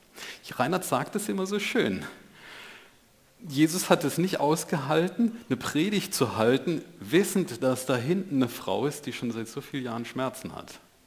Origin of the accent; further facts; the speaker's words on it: Rhineland-Palatinate, Germany; Und wir sind ja Pfälzer